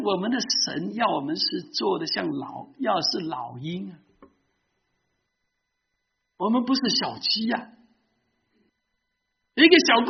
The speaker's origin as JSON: {"language": "Chinese", "country": "China", "lives_now": "Seattle, United States", "said": "我们在西雅图我们有很多鲑鱼嘛 salmons， 那么鲑鱼跟我们中国人讲鲤鱼要龙门"}